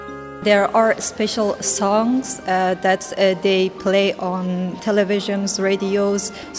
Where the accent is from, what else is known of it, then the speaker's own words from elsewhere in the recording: Afghanistan; English is a second language; I'm a student here. I'm from Afghanistan.